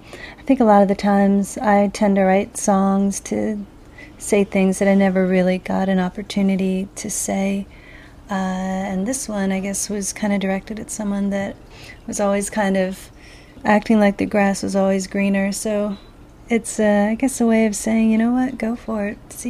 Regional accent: New York City, New York, United States; I'm from New York City.

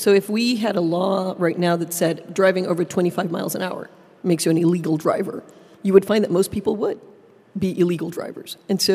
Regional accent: Puerto Rico; moved away as an adult; Well, I came from Puerto Rico

